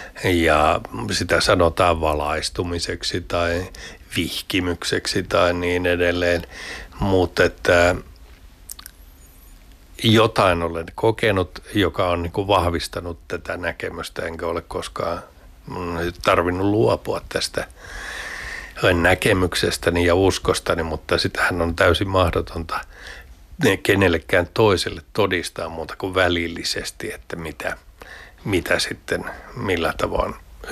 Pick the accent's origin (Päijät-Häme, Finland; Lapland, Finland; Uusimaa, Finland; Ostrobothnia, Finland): Päijät-Häme, Finland; Lahti; mä oon Lahdesta kotoisin